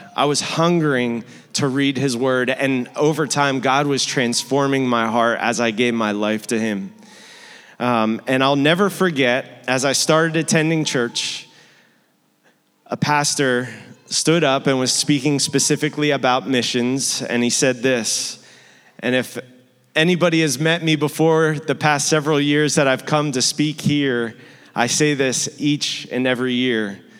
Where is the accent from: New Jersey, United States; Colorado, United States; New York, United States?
New Jersey, United States; Cape May; I grew up here in Cape May. From ages 0 to 18